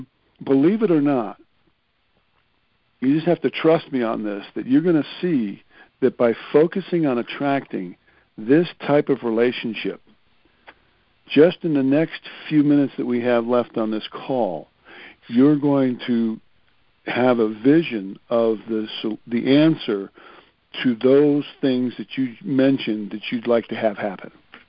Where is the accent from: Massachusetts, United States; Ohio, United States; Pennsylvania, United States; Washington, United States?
Pennsylvania, United States; Philadelphia; I grew up in Philadelphia.